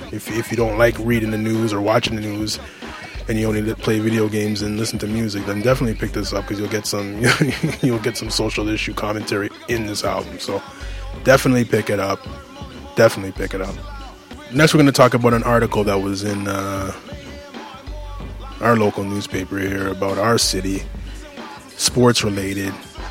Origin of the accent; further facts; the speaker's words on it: Toronto, Ontario, Canada; And that's what people in Toronto do. We sit back and we think we're getting snubbed because we're Canadian.